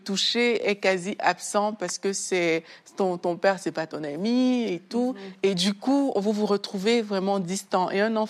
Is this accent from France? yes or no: no; Cameroon; moved away; moi, quand je venais du Cameroun, moi, j'avais pas la conscience de plusieurs choses.